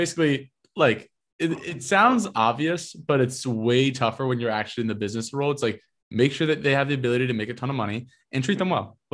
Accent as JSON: {"language": "English", "region": "New Jersey", "country": "United States", "tie": "born or raised there", "said": "I mean, I grew up in South Jersey, so like if you go down there, there's like some green stuff."}